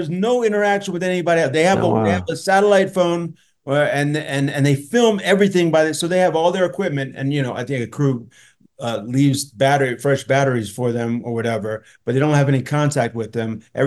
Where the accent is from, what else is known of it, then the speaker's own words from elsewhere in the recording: Baltimore, Maryland, United States; The Wire. I'm from Baltimore, so I have to.